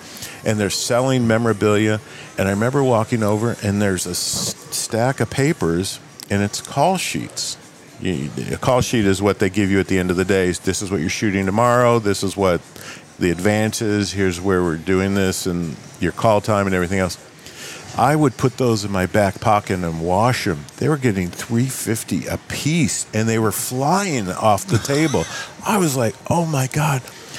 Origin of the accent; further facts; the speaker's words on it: Dallas, Texas, United States; also born or lived in Chicago; But I was raised in Dallas.